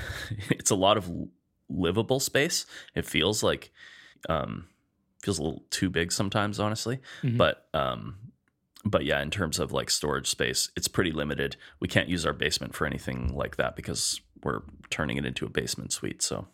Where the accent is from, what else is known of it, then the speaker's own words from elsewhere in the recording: Edmonton, Alberta, Canada; We're two chefs from Edmonton, Alberta, Canada.